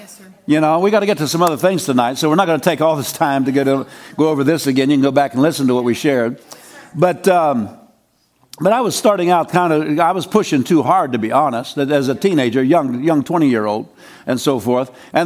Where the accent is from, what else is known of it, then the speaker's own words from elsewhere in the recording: Pennsylvania, United States; When we grew up in Pennsylvania, we had a neighbor who was Pennsylvania has a lot of apple orchards.